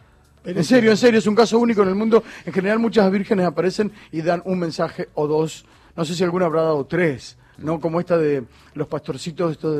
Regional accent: San Nicolás de los Arroyos, Buenos Aires Province, Argentina; born there; Yo nací en San Nicolás de los Arroyos.

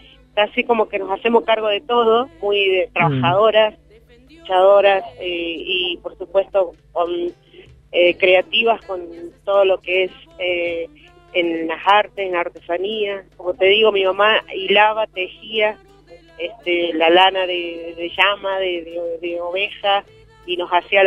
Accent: Tilcara, Jujuy, Argentina; estamos acá en Tilcara. Me crié acá en Tilcara, estudié en Tilcara. Soy docente

